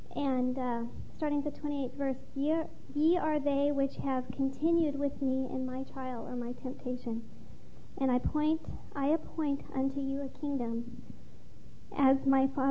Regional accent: Sacramento, California, United States; I'll go next. … from Sacramento.

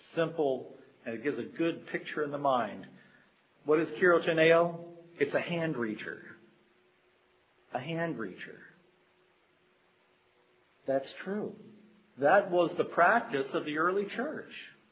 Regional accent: Kentucky, United States; And I say chiro because I'm originally from Kentucky.

